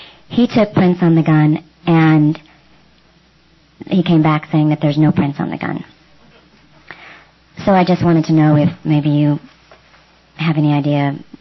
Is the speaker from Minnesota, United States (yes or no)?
no; Los Angeles, California, United States; Commander … I'm from Los Angeles.